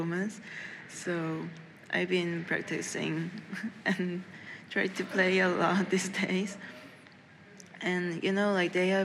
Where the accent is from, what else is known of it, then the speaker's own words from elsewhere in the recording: Seoul, South Korea; English is a second language; Yeah, I'm from Seoul, South Korea